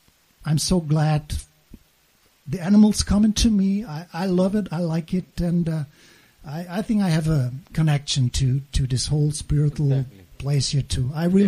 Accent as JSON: {"language": "English", "region": "East Germany", "country": "Germany", "tie": "born or raised there", "said": "I grew up in the East, and when the wall came down, the first opportunity I took was going around in the world."}